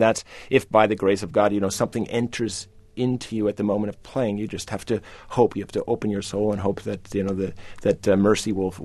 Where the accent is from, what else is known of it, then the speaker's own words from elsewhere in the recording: United States; As an American, as a patriot, as a fierce patriot, a fierce American nationalist, he represents everything I think is great about this country